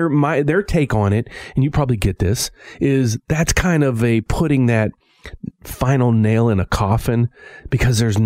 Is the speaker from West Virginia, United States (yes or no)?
yes; West Virginia, United States; Like, I just went home to, I'm from West Virginia, as you guys know